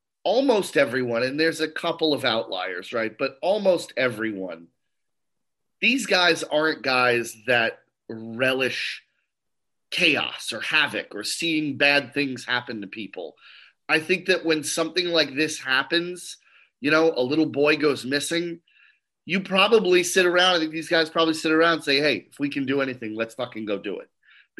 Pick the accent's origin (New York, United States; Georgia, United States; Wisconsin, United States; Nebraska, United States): New York, United States; I remember hearing about it over the years growing up in New York.